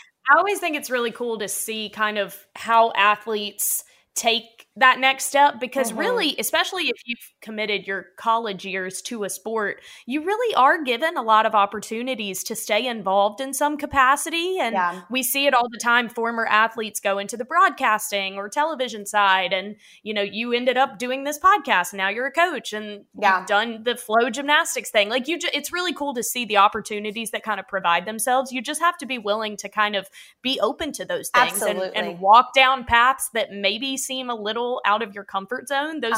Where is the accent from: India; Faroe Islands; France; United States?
United States; the South; like, I'm from the South and I'm like it privy to when there's a chance of snow